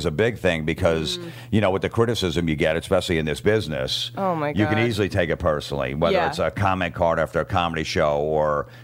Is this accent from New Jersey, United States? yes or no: yes; New Jersey, United States; We're from Jersey, and they had no respect for us.